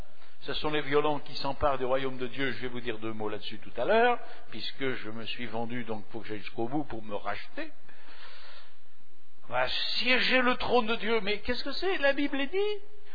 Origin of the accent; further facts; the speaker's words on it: Normandy, France; born there; Ma faute à moi si je suis né en Normandie